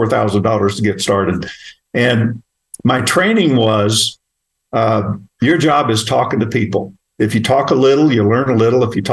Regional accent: Oklahoma, United States; You know, where I came from. I grew up picking cotton in Oklahoma when I at 6 years old is when I started.

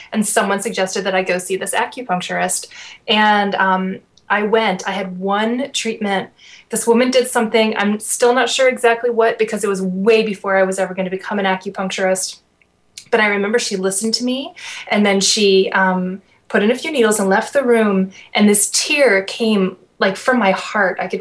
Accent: Maryland, United States; moved away as an adult; now in Seattle, United States; got in my car and drove to Seattle. I was from Maryland, and I was going to become an artist.

